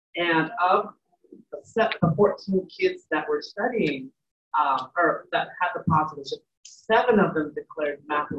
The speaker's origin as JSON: {"language": "English", "town": "Chicago", "region": "Illinois", "country": "United States", "said": "I'm originally from Chicago"}